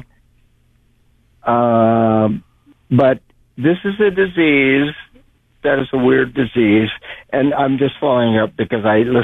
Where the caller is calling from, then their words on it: Pacific Grove, California, United States; in Pacific Grove.